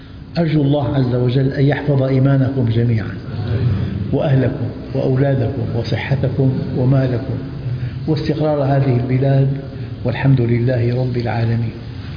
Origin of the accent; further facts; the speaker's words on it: Syria; فالإنسان والله بعرف يعني عالم جليل عندنا بسوريا